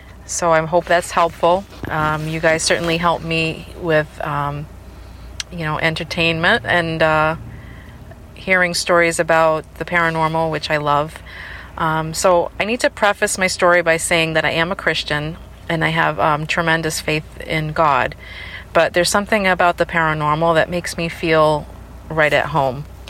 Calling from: New Bedford, Massachusetts, United States; I'm calling in from New Bedford, Massachusetts.

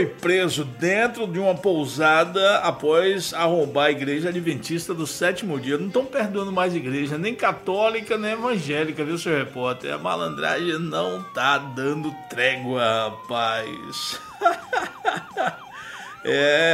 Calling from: Sambaituba, Bahia, Brazil; sou de Sambaituba

